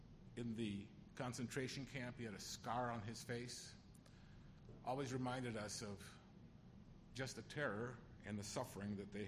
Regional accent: United States; My parents were looking for a home. They finally found a home in the United States. I grew up in the Ukrainian community of other immigrants

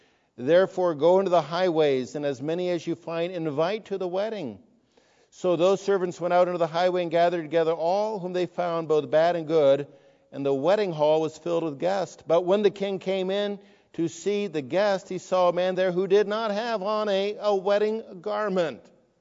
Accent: Newport Beach, California, United States; Just to remind you, I grew up in Newport Beach. I grew up paddle boarding on the Back Bay and was basically barefoot most of the time.

